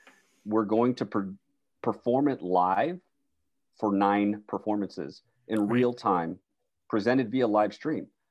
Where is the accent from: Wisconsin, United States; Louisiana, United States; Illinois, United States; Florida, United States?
Illinois, United States; Chicago; Yeah, so I'm originally from Chicago, and my wife and I moved down here, 4 or 5 years ago now.